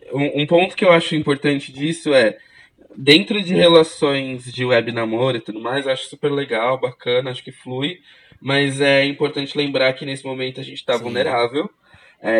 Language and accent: Portuguese; Rio de Janeiro, Brazil; now in São Paulo, Brazil; tenho 31 anos, assistente social, sou natural do Rio de Janeiro, moro há 5 meses de SP